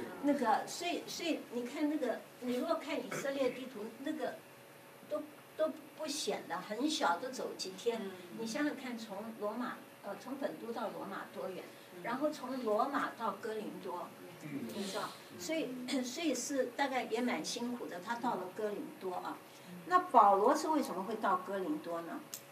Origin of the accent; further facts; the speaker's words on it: Fuzhou, Fujian, China; 我觉得温州人不但会吃苦，我们福州人是 number one。